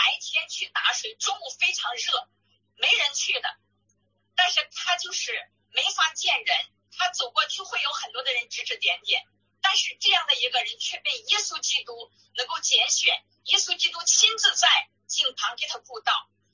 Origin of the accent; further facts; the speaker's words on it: Henan, China; now in Langfang, China; 我的老家是在河南，婆婆家是在河北，我住的这城市是在廊坊。